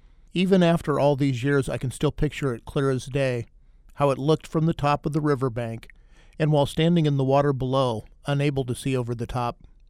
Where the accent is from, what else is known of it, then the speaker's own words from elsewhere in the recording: Kansas, United States; As much as it may seem like I sometimes disparage my home state of Kansas for those disturbingly hot summers, Kansas falls were how I developed my love of fall.